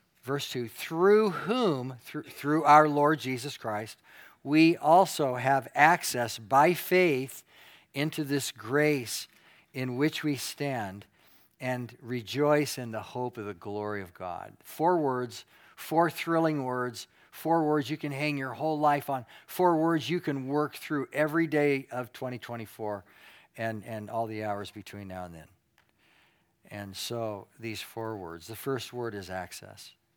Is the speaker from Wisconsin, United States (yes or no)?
no; California, United States; also born or lived in Alaska / Artesia, New Mexico / Texas / North Carolina; I was born in Alaska. We moved to Artesia, New Mexico for 2 or 3 years. And then we moved to Southern California. We lived there for about 30 years, I did. And then we went 1 year in Texas, and now 35 years here in North Carolina.